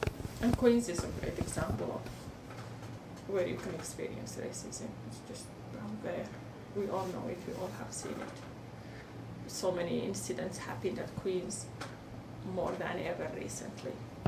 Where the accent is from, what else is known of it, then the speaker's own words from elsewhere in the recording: Sudan; moved away as an adult; now in Canada; I lived my first 27 years in Sudan, like my home country, and everybody is black, right? And … the Sudanese person. So I came to Canada, and I was I came as a refugee